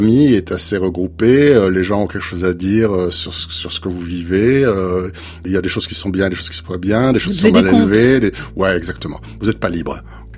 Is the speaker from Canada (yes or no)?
no; Tunisia; moved away as an adult; now in France; Il n'y a pas beaucoup de choses qui m'ont préparé dans mon enfance en Tunisie à poursuivre en France.